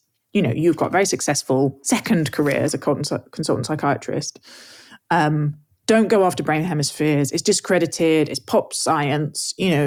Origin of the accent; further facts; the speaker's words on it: England, United Kingdom; I'm English